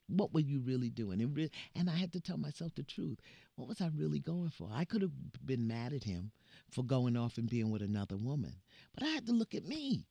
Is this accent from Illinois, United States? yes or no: no; Brooklyn, New York, United States; Yeah, but I'm from Brooklyn, so it's up in there.